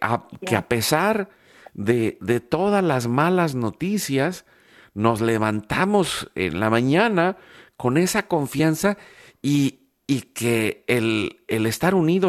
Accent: Mexico; born there; cuando yo nací, ahí en México nos llamábamos que éramos los hijos de las crisis

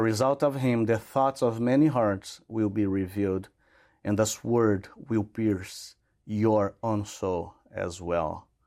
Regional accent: Brazil; during my profession of faith at the Catholic Cathedral in my hometown, the bishop of my hometown asked me to share my testimony.

